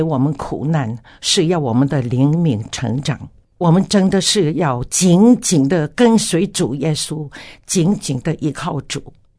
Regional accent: China; now in Taiwan; 我从大陆来到台湾37年多

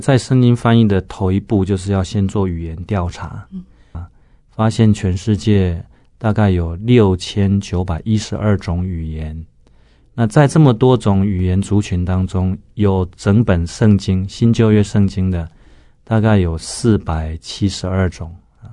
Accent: Taoyuan, Taiwan; 我生长在桃园的一个乡下。我父亲是农夫，从小我是在这样的环境长大的，那是很传统的闽南人的家庭。

